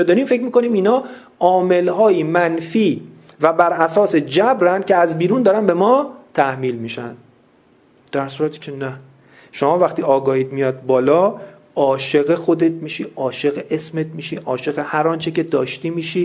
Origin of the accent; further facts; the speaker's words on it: Iran; born there; من چرا مثلا تو ایران دنیا اومدم